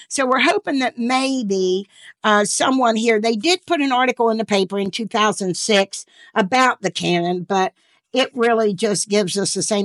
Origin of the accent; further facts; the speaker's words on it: Clarksburg, United States; I remember the depot from growing up in Clarksburg.